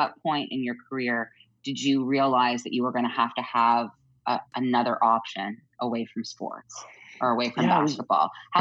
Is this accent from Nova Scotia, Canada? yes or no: yes; Halifax, Nova Scotia, Canada; I'm from Halifax. I'm going to university at Dalhousie. I'm here. I'm staying in Halifax.